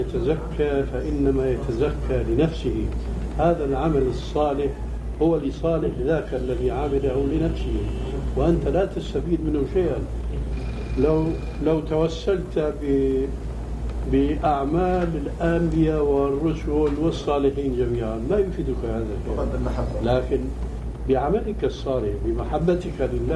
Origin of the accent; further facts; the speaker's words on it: Syria; now in Amman, Jordan; وسوري مثلي